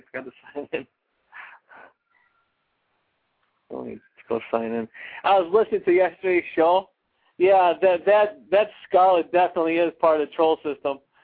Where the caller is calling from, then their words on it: Milwaukee, Wisconsin, United States; Hey, you got to let them know that I'm calling from Milwaukee, Wisconsin.